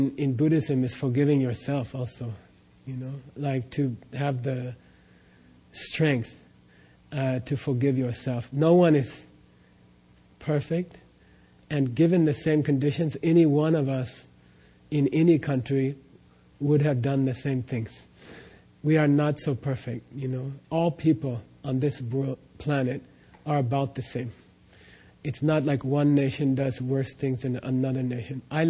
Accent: United States; And then I said, I'm from America. We would never do that, you know.

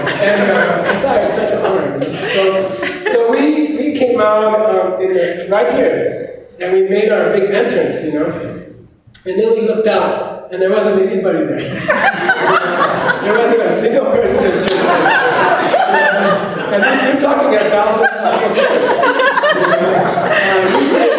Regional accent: Phoenix, Arizona, United States; I grew up in Phoenix and went to All Saints Episcopal Church.

